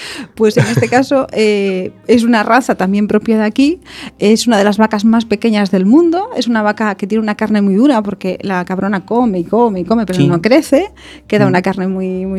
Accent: Galicia, Spain; En Galicia tenemos casos, pero hay que decir que está un poco así atrapallado, como somos los gallegos.

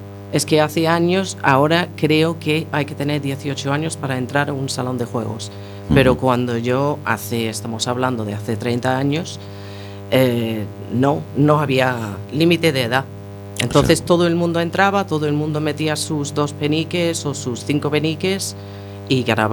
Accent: England, United Kingdom; Spanish is a second language; moved away; Yo tenía un salón de juegos en mi pueblo en Inglaterra

